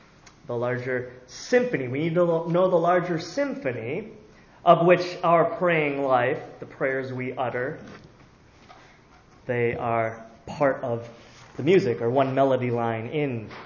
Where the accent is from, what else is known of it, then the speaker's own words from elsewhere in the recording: Minnesota, United States; also born or lived in Illinois; I grew up in Minnesota. But we lived in Illinois for quite a while before moving back to Minnesota.